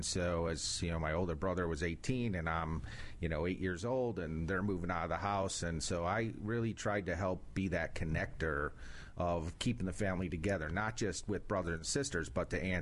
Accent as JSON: {"language": "English", "town": "Chicago", "region": "Illinois", "country": "United States", "said": "Chicago, Illinois."}